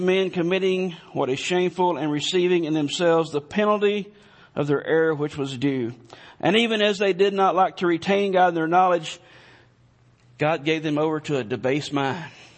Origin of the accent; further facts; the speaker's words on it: Alabama, United States; because, of course, I'm from Alabama, Roll Tide, anyway.